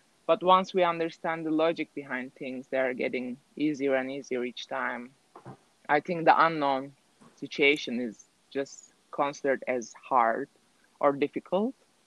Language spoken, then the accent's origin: English; Turkey; it's different where I'm from, Turkey. I'm from Turkey.